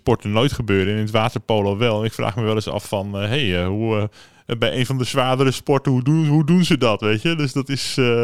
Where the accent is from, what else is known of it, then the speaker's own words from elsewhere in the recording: North Holland, Netherlands; En we hopen natuurlijk als Zaankanters dat ZV de Zaan dat gaat halen.